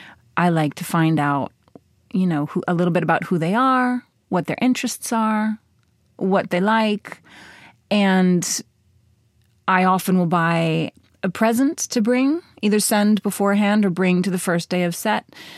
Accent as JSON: {"language": "English", "town": "Medford", "region": "Massachusetts", "country": "United States", "tie": "born or raised there", "said": "growing up outside of Boston in Medford, Massachusetts, I felt like there was a similar feel."}